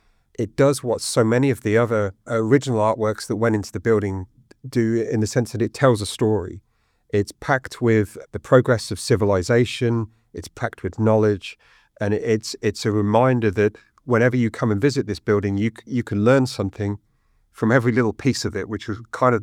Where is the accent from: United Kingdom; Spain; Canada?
United Kingdom; England; it reminded me of when I was a kid growing up in England and I hadn't been to church.